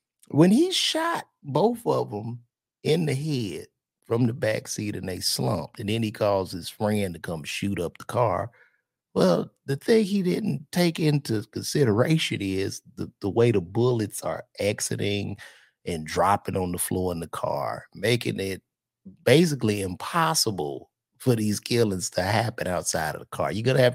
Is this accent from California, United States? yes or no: no; Chicago, Illinois, United States; I grew up in Chicago on the South Side.